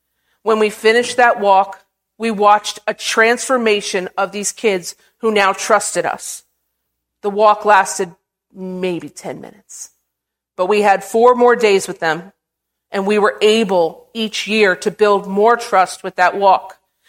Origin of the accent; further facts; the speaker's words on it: Point Pleasant, United States; And let me tell you, I grew up in Point Pleasant, okay?